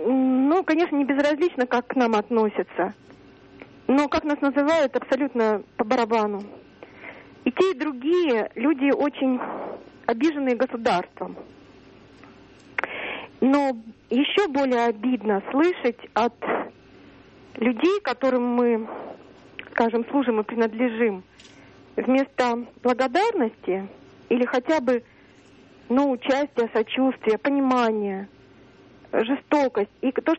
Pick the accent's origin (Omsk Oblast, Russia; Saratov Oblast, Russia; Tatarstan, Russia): Omsk Oblast, Russia; Omsk; Я из Омска.